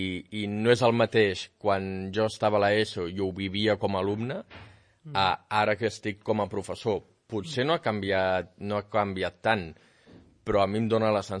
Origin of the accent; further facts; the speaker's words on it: Piera, Catalonia, Spain; Dic que sóc de Piera. I quan surto de Catalunya, dic que sóc de Catalunya.